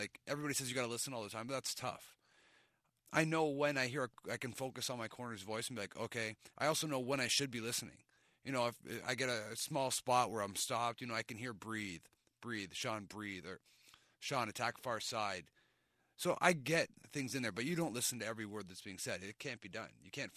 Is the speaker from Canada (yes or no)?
yes; Canada; being a Canadian